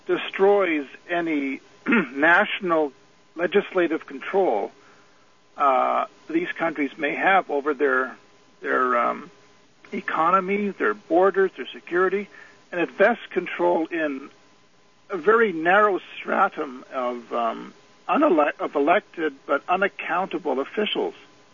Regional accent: Canada; Well, I have to say, as a Canadian

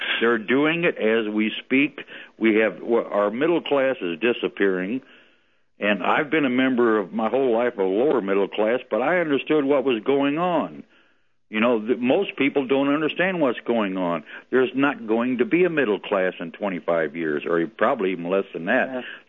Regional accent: Missouri, United States; moved away as an adult; now in Texas, United States; I'm originally from Missouri. I retired and moved to Texas.

